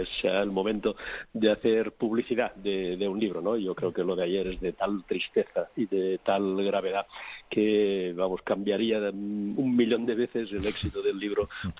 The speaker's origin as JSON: {"language": "Spanish", "region": "Catalonia", "country": "Spain", "said": "Somos catalanes, pero somos evidentemente también españoles"}